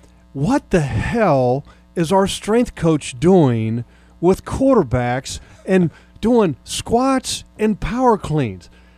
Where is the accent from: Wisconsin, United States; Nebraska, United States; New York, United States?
Wisconsin, United States; Green Bay; Well, I came from Green Bay, so it wasn't that bad change.